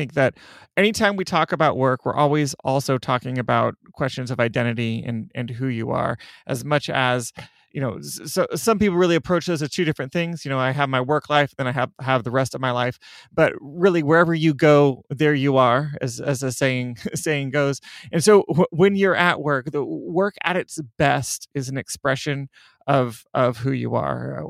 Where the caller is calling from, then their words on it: Seattle, Washington, United States; So I'm dialing in from Seattle, Washington, in the upper north left corner of the United States.